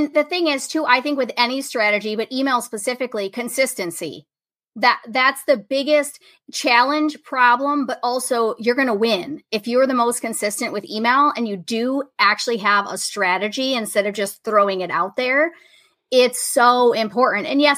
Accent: Michigan, United States; Michigan, yes.

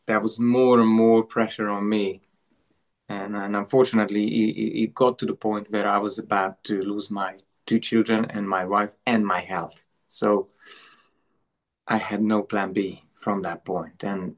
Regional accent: Hungary; born there; English is a second language; because I was born in Hungary, I thought, it's a small country.

